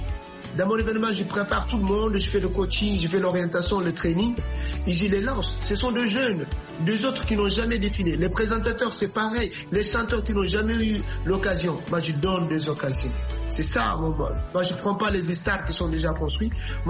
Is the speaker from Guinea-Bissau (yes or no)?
yes; Guinea-Bissau; depuis mon jeune âge, chez moi en Guinée-Bissau, j'étais très activé dans l'église